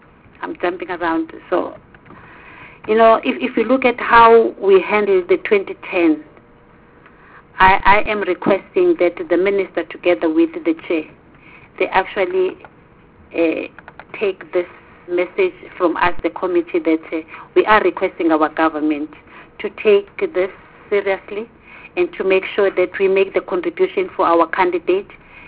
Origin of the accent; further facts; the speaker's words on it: KwaZulu-Natal, South Africa; I come from KwaZulu-Natal.